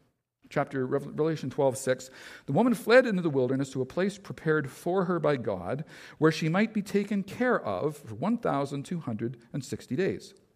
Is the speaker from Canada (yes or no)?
yes; Canada; I'm Canadian and that moves me.